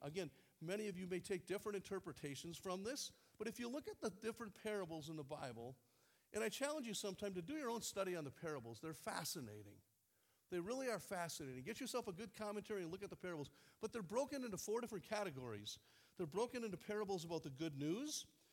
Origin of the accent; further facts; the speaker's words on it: Wisconsin, United States; kind of feels like the church I grew up in Wisconsin.